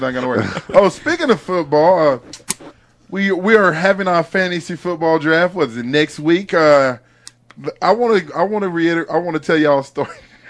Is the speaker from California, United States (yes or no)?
no; Virginia, United States; I'm from VA. We fight dogs up there.